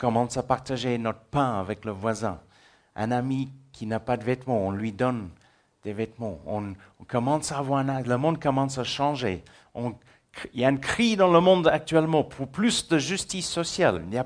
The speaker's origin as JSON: {"language": "French", "country": "South Africa", "tie": "born or raised there", "first_language": "English", "second_language": "French", "said": "Mais moi, je suis sud-africain. C'est pour ça que j'ai un léger accent. L'anglais est ma langue maternelle, mais j'ai grandi en Afrique du Sud."}